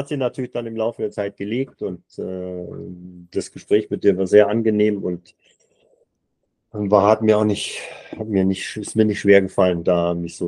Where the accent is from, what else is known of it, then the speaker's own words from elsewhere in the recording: Duisburg, North Rhine-Westphalia, Germany; also born or lived in Amberg; ist dann in den Harz und von den Harz ins Ruhrgebiet nach Duisburg. Und da bin ich dann aufgewachsen.